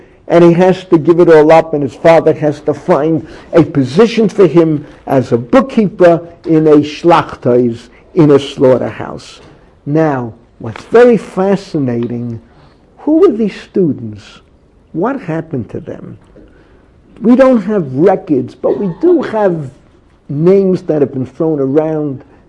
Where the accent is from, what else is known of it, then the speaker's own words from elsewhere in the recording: New York, United States; now in Israel; All right, we're Americans. Big deal. All right, we grew up in New York, have good memories.